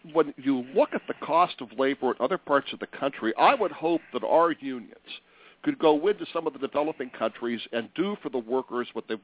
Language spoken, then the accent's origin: English; Ohio, United States; I we're from Northeast Ohio, and we're proud of everything that we have up here.